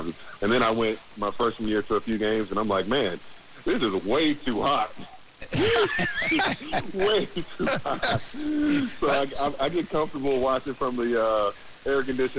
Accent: Jacksonville, Florida, United States; I'm born and raised in Jacksonville, love my team.

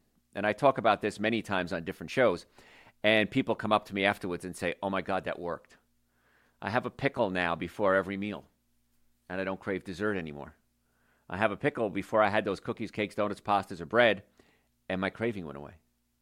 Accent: New Jersey, United States; Now, I grew up right outside New York in New Jersey, and I had the bagel, and it was spectacular.

